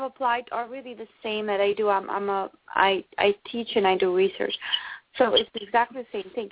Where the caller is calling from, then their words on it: Illinois, United States; I am calling from Illinois.